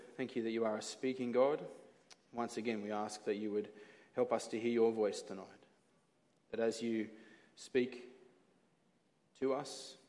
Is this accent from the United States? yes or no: no; Sydney, New South Wales, Australia; Well, as you know, I'm from Sydney, and we travel to and from Sydney fairly often these days